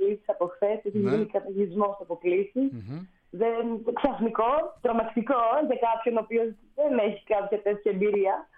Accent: Patras, Western Greece, Greece; αγαπώ την πόλη μου, την Πάτρα, μεγάλωσα, γεννήθηκα εκεί. Είναι και η οικογένειά μου, οι φίλοι μου, όλοι.

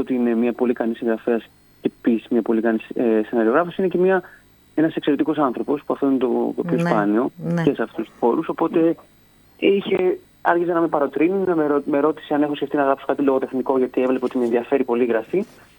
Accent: Chania, Crete, Greece; moved away as an adult; now in Athens, Greece; μεγάλωσα στα Χανιά μέχρι τα 18 μου και μετά ανέβηκα Αθήνα.

